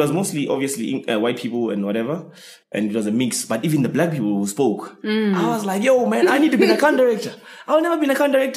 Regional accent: Zimbabwe; I'm Zimbabwean. And you just look at them in the face without flinching that originally I'm from Mutapa, whatever.

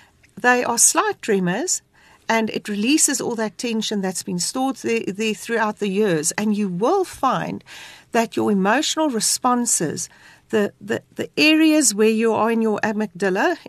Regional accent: South Africa; being in South African, we have a lot of trauma in terms of car hijackings

